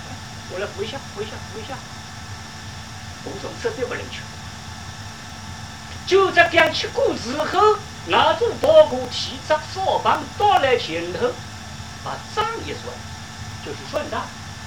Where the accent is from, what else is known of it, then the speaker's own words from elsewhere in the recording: Yangzhou, Jiangsu, China; accent: Yangzhou; 那我们扬州话叫舌头，